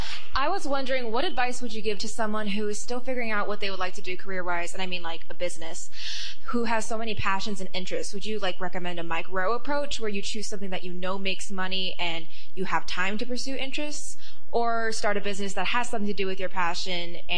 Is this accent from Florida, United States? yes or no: no; San Antonio, Texas, United States; I'm from San Antonio, Texas.